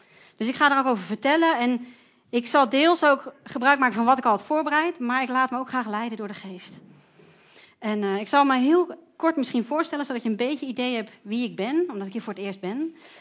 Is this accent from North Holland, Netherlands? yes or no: yes; Haarlem, North Holland, Netherlands; now in De Wijk, Netherlands; En ik kom van oorsprong uit Haarlem, dat is heel ver weg van Groningen. Maar sinds een jaar woon ik in De Wijk. En De Wijk is een of ander gat bij Meppel in de buurt.